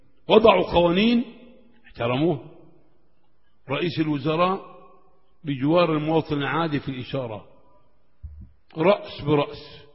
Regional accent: Egypt; لا آمن في بلدي مصر

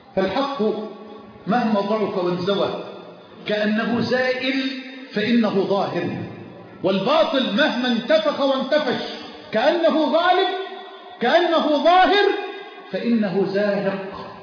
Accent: Egypt

